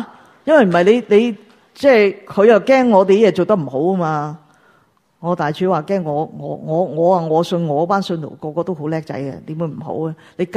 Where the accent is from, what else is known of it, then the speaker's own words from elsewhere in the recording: China; 你不要以为你我们中国人最威水